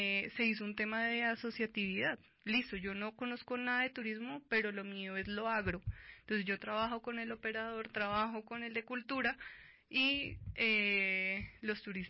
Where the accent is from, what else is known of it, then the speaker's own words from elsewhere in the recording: Bogotá, Colombia; si yo, como bogotana, quiero ir a la Plaza de Bolívar